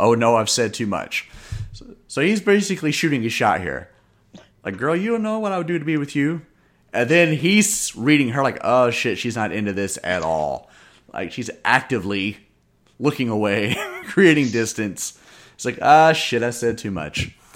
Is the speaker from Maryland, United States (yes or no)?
no; Kentucky, United States; I grew up in Kentucky.